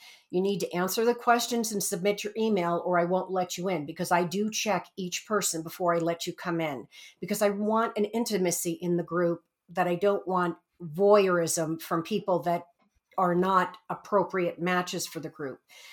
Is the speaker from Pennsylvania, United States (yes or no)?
no; New York, United States; also born or lived in Westchester; but you got to remember, I'm a Bronx girl. I was born in the Bronx, partially raised in the Bronx, and then Westchester. So from a New York City person, to me, it's a village.